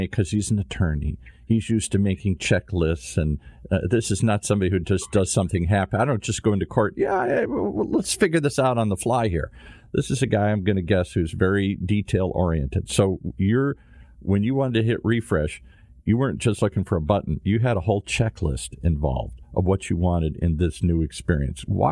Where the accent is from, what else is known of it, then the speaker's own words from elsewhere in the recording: Ireland; My buddies and I opened an Irish pub because I'm an Irishman.